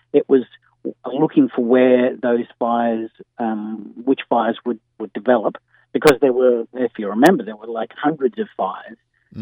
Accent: New South Wales, Australia; I grew up in the Blue Mountains. So I sort of had a knowledge and, I guess, interest in bushfires and storms.

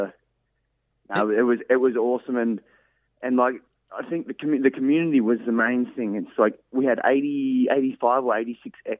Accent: Kerang, Victoria, Australia; And we'll do it in Kerrang. I'm originally from Kerrang.

